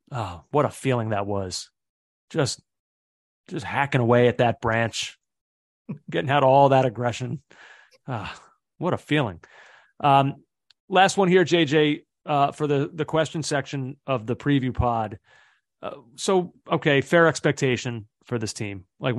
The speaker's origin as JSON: {"language": "English", "country": "United States", "said": "like as long as I can really remember as an American soccer fan, it's just like, if nothing else, you always had that."}